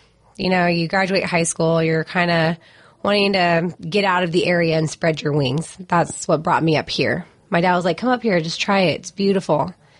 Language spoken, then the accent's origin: English; Sacramento, California, United States; also born or lived in Fremont; And then my parents moved to Sacramento, uh-huh. And that's where I grew up.